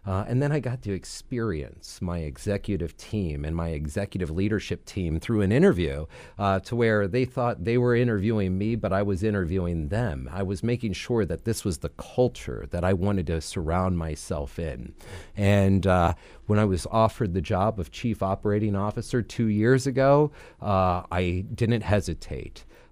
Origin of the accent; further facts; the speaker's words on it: Virginia, United States; I've spent most of my life here in Virginia. I grew up in Northern Virginia.